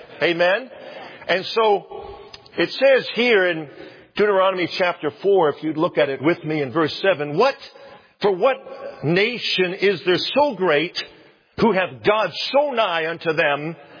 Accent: United States; I'm still glad that I'm an American.

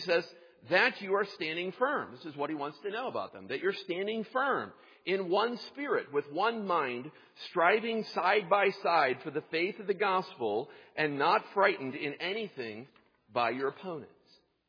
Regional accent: Pennsylvania, United States; When I was growing up in Pennsylvania, of course, as a huge Pittsburgh Steelers fan, and as is everyone in Western Pennsylvania, I had the opportunity to go to Steelers games on 7 occasions.

